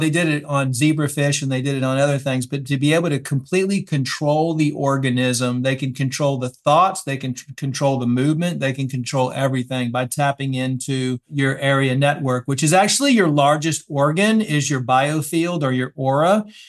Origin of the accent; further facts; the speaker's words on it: Louisiana, United States; In Louisiana.